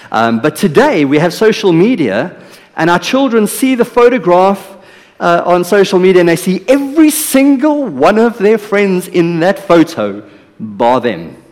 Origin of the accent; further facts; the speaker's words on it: South Africa; English is a second language; I'm still learning English. I'm South African. I'll get there one day.